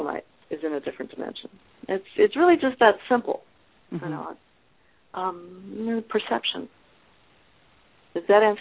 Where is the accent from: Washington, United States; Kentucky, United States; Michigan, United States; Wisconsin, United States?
Michigan, United States; Detroit; I grew up near Detroit, Michigan, and the main store, department store, was Hudson's.